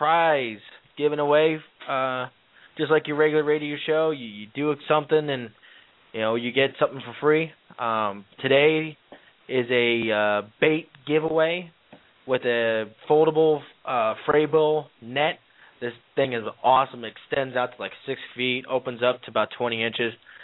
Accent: Long Island, New York, United States; That's what I grew up catching back in Long Island, off the Montauk Point and everything else.

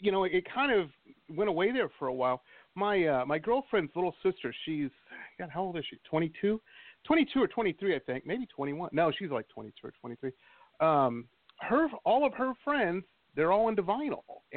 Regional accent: Detroit, Michigan, United States; also born or lived in Boston / San Diego; I grew up in Detroit, went to college in Boston.

